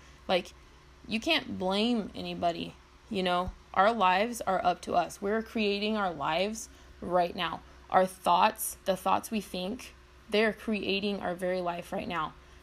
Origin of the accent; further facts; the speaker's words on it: Colorado, United States; also born or lived in Wyoming; I grew up in Colorado, Wyoming area, anyway, and so we moved across states, and we obviously had never done that before.